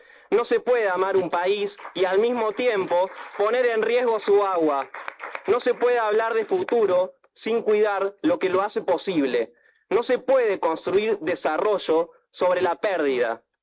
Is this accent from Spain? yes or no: no; Córdoba, Argentina; DNI 41-593-772. Vengo de la provincia de Córdoba. Presido la ONG Acción Ambiental y soy activista desde los 12 años. Tengo 26.